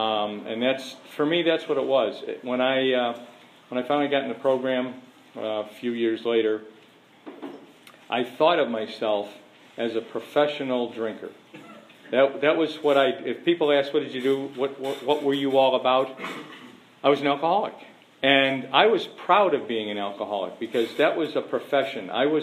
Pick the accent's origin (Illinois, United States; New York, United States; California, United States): Illinois, United States; Chicago; I'm an Irish Catholic from the south side of Chicago.